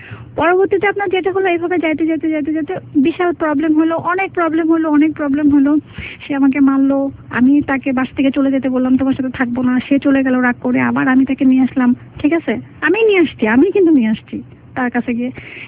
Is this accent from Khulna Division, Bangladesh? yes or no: no; Dhaka, Dhaka Division, Bangladesh; আমি তো ঢাকাতে আসলে বড় হয়েছি